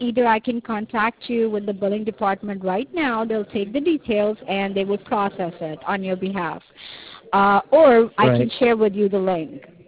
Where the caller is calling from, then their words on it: California, United States; that's the reason why I'm calling you from California.